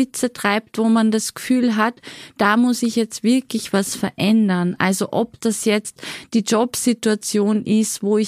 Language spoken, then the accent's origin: German; Austria; Ich komme ja aus Österreich.